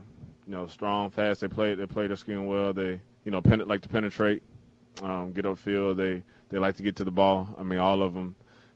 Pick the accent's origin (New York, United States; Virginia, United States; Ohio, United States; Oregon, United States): Virginia, United States; I think because I grew up in Virginia for the most part, but my cousin loved the Bears.